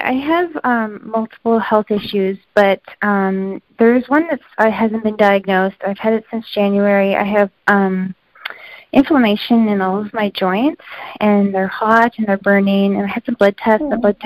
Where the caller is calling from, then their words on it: Halifax, Nova Scotia, Canada; I'm calling from Halifax, Nova Scotia.